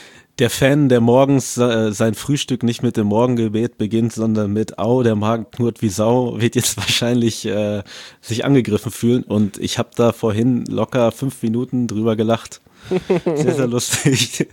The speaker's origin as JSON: {"language": "German", "town": "Paderborn", "region": "North Rhine-Westphalia", "country": "Germany", "said": "Ich komme aus der Hip-Hop-Stadt Paderborn."}